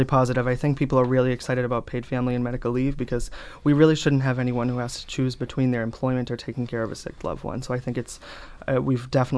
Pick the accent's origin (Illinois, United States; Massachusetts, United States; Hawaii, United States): Massachusetts, United States; Whitman; I grew up in Whitman. I graduated from Whitman-Hanson Regional High School.